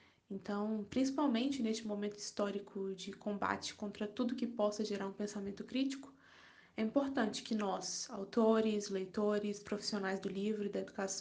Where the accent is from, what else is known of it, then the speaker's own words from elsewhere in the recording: Espírito Santo, Brazil; now in Minas Gerais, Brazil; Eu sou do Espírito Santo, mas eu moro em Minas Gerais há alguns anos.